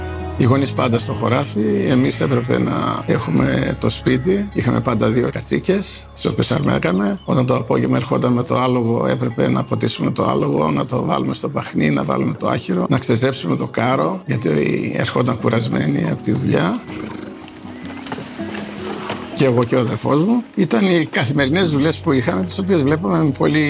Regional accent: Epanomi, Central Macedonia, Greece; born there; Γεννήθηκα στην Επανομία.

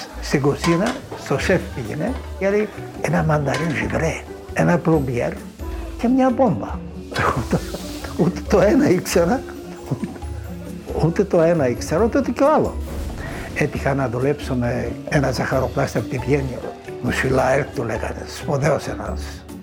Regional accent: Büyükada, Istanbul, Turkey; also born or lived in Imbros; Από μικρός φύγαμε και ήρθαμε στην Πρίγκιπο. Εκεί μεγάλωσα.

